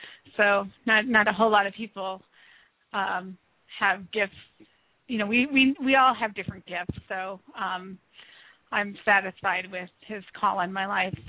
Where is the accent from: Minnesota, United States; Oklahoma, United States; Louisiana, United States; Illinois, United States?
Minnesota, United States; also born or lived in Tennessee / Florida; now in Springfield, United States; I grew up in Minnesota, and I had enough snow for the rest of my life. I've been away from Minnesota more than I've lived there, so it's not home anymore. I left in the 80s out of Minnesota.